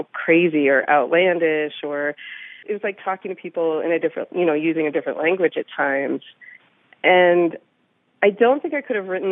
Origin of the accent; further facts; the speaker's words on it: Alaska, United States; I'm sure it's not going to be everyone's experience growing up in Alaska.